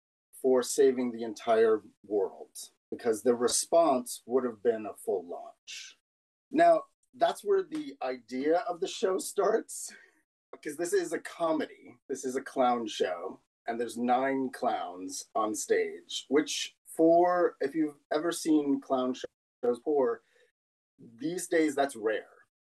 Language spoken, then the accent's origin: English; Danvers, Massachusetts, United States; Somehow my hometown of Danvers, Massachusetts gets roped into this show, and it's kind of like a love story to growing up in suburban America in the 1980s.